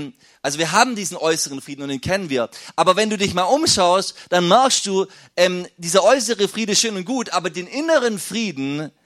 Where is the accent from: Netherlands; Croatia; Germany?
Germany; So ist ja mal interessant, mal von außen auf uns zu schauen, auf uns als Deutsche. Da redet man von der German Angst.